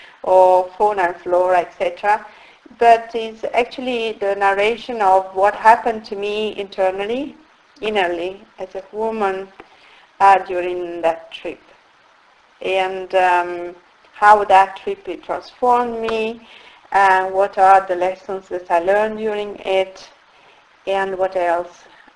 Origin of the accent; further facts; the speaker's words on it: Turin, Piedmont, Italy; moved away as an adult; now in United Kingdom; I'm originally from Turin, in Italy, and I've been living for more than 18 years now in UK.